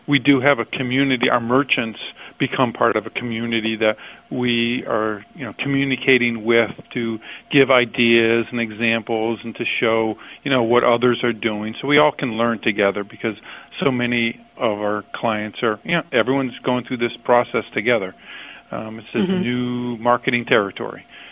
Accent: New Hampshire, United States; Again, I told you I was from New Hampshire

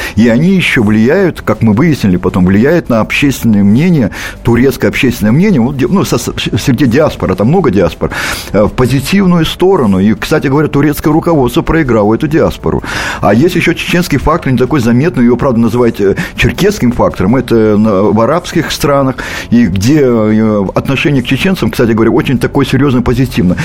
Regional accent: Moscow, Russia; и когда они узнали, что мы из Москвы

